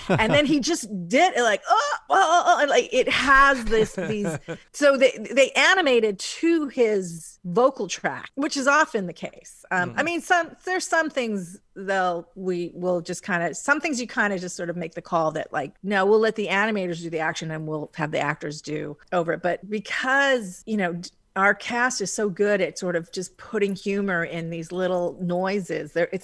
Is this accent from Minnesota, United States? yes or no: no; Hawaii, United States; I mean, I'm sorry, Molokai, and I'm from Hawaii.